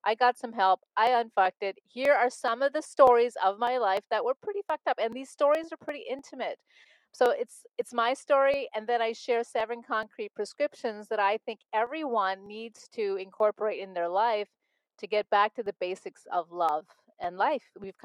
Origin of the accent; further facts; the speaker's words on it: Montreal, Quebec, Canada; growing up in Montreal, Canada, I had a problem with that because I wanted to be part of mainstream culture.